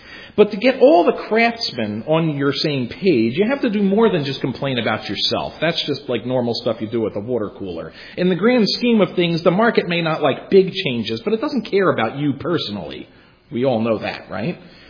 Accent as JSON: {"language": "English", "town": "Philadelphia", "region": "Pennsylvania", "country": "United States", "said": "I'm from Philly. In my hometown, it is union dominated."}